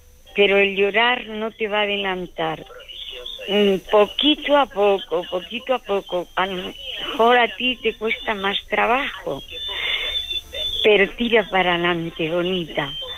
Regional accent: Madrid, Community of Madrid, Spain; Somos de Madrid, uh-huh, y estoy en una residencia de la Comunidad de Madrid.

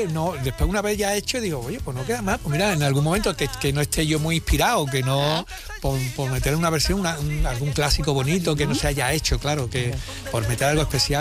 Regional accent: Seville, Andalusia, Spain; me gusta, me siento muy, muy sevillano, muy andaluz, muy español.

